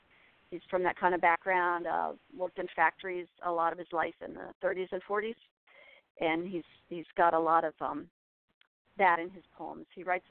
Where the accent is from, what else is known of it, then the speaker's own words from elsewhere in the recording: Pittsburgh, Pennsylvania, United States; also born or lived in Seattle / California; Seattle, lived in California till I was about 7, but I mostly grew up in Pittsburgh. So Pittsburgh is my hometown.